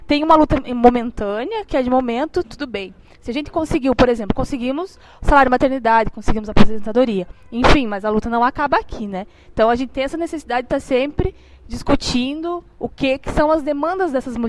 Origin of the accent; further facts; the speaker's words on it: Curitibanos, Santa Catarina, Brazil; eu sou de Curitibanos, do interior do estado